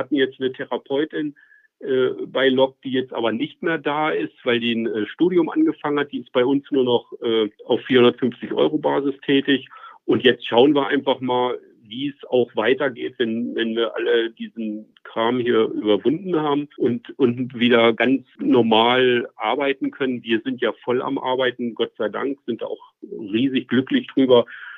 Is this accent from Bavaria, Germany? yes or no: no; Lower Saxony, Germany; born there; now in Leipzig, Germany; bin aber kein Leipziger, bin echt gebürtiger Niedersachse. Ich traue es mich nicht zu sagen, aber es ist so. Aber lebe schon lange hier. Bin eingemeindet.